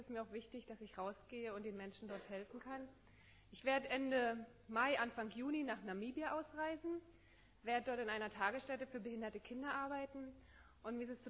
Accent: Potsdam, Brandenburg, Germany; ich komme aus Potsdam

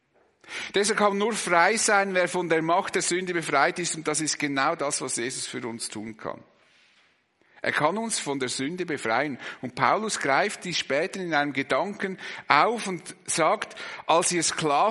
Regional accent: Switzerland; Wir meinen zwar, wir seien frei, als Schweizer bilden wir uns eher etwas darauf

